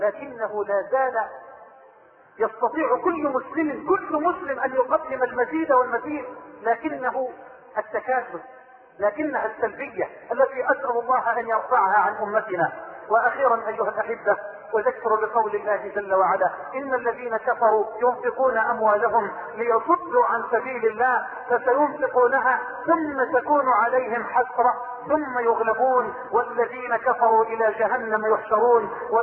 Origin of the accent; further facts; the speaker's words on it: Egypt; بلدنا مصر